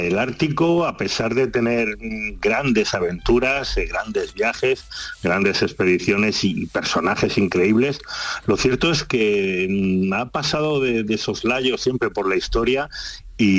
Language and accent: Spanish; Granada, Andalusia, Spain; moved away as an adult; now in Tenerife, Spain; soy granadino de pura cepa. He estado viviendo mis primeros 30 años en Granada, así que la mitad de mi vida está en Granada, sí señor.